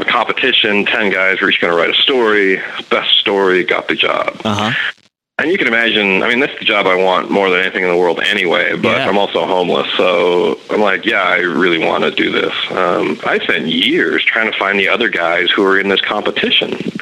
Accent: Canada; I'm from Canada

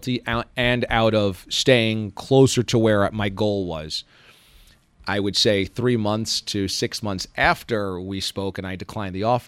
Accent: New York, United States; and then I did Boston as a New Yorker in Boston, made me the sports talk host that I am

